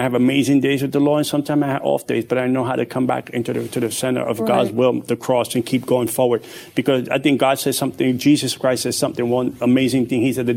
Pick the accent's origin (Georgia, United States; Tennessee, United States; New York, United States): New York, United States; Bronx; But it's an amazing thing that I grew up in the Bronx.